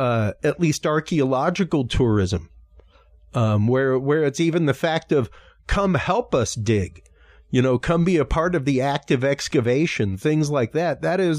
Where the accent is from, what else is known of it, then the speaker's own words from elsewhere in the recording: Louisiana, United States; Like I myself, as a Cajun